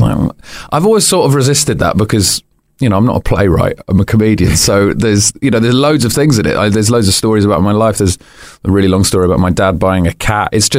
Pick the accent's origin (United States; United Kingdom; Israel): United Kingdom; Wimbledon, London; I grew up in Wimbledon.